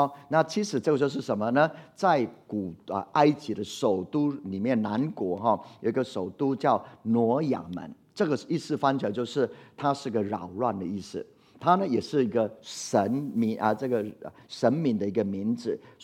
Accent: Taiwan; born there; 我们在这台湾居住，我们生在台湾，要爱这片土地，要起来为台湾祷告

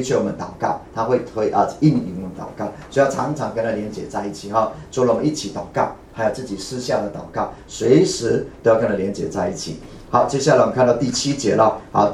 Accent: Taiwan

